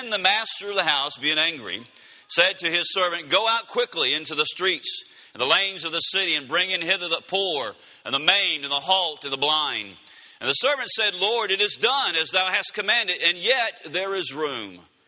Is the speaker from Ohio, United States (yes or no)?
no; Louisiana, United States; How many of y'all believe God can save someone from Louisiana? Amen. Amen. I'm a Cajun. My wife's a Cajun.